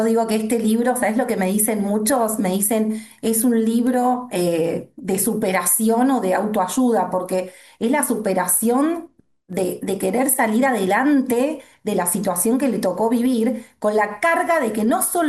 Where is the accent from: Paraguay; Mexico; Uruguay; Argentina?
Argentina; Buenos Aires; yo soy de Buenos Aires, Argentina